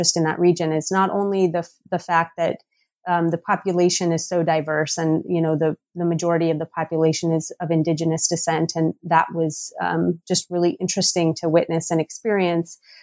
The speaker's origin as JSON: {"language": "English", "town": "Seattle", "region": "Washington", "country": "United States", "said": "I studied Latin American studies at the University of Washington. So I'm from Seattle."}